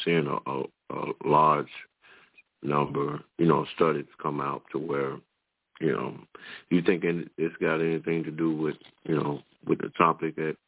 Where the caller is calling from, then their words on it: Arkansas, United States; I'm calling from Arkansas.